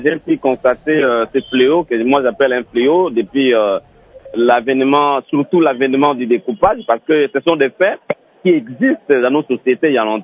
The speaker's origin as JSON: {"language": "French", "region": "Équateur", "country": "DR Congo", "said": "lorsque je suis chez moi à l'Équateur"}